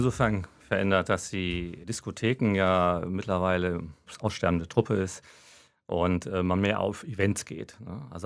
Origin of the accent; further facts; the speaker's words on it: Düsseldorf, North Rhine-Westphalia, Germany; Ja, ich denke Düsseldorf, Königsallee, ne, ich bin ja Düsseldorfer